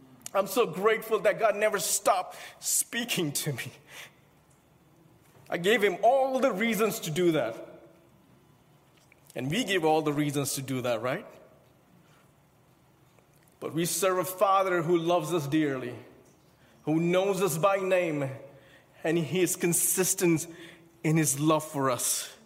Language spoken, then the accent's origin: English; India; Growing up in India, I saw a lot of hard things happening around my family and in our community